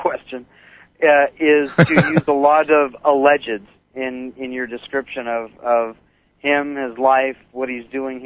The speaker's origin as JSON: {"language": "English", "town": "Seattle", "region": "Washington", "country": "United States", "tie": "born or raised there", "also_born_or_lived": "Boise, United States / Spokane, United States", "lives_now": "Northern Idaho, United States", "said": "I was born in Boise, Idaho, but lived there only a small amount of time and grew up my young years in the Seattle area and then over to Eastern Washington in the Spokane area, and now I'm in Northern Idaho."}